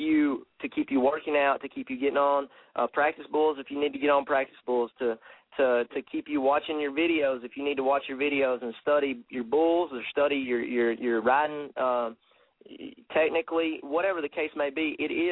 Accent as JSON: {"language": "English", "country": "United States", "said": "I mean, honestly, I'm an American"}